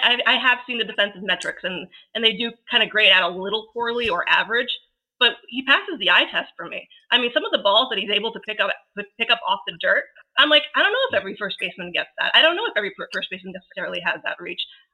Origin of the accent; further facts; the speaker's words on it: Brooklyn, New York, United States; and I grew up in Brooklyn.